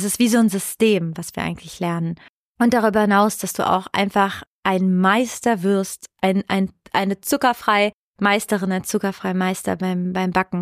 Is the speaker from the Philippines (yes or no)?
no; Sardinia, Italy; now in Germany; es gibt Menschen in Sardinien, in Italien, wo ich herkomme